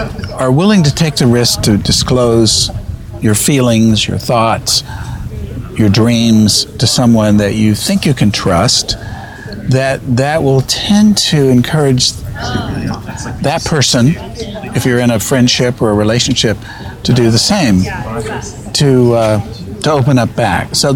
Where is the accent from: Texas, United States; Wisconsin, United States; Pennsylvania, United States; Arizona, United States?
Texas, United States; Pecan Gap; growing up in a small hamlet like that, you know everybody and you know everything that's happen